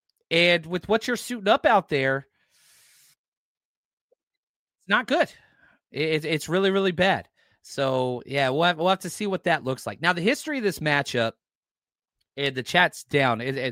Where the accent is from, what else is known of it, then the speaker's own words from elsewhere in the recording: Texas, United States; I apologize that I look up pronunciation guides, but I'm from Texas.